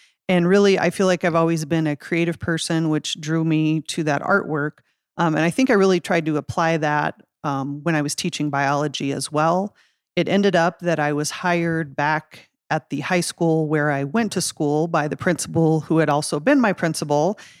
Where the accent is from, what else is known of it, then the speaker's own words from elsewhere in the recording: South Dakota, United States; growing up in South Dakota, doing all of my education here, I wasn't sure I was prepared for that.